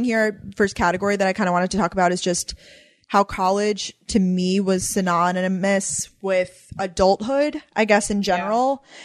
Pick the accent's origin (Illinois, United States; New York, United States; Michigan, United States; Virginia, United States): New York, United States; Long Island; But we're both from out of state. Danielle's from Tampa, Florida. I'm from Long Island, New York.